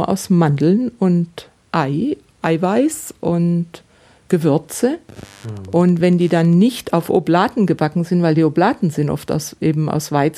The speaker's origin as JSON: {"language": "German", "region": "Baden-Württemberg", "country": "Germany", "tie": "born or raised there", "said": "Und dann gibt es in meiner Heimat in Baden, da gibt es die Buberspitzle."}